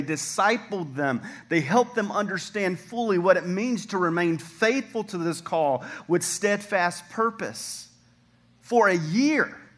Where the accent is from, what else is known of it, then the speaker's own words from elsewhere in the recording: the South, United States; you can tell I'm from the South.